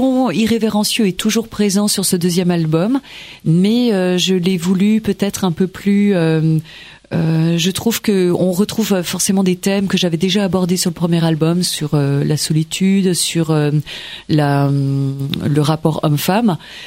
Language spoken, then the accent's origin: French; Grand Est, France; born there; je suis une Alsacienne. Je suis née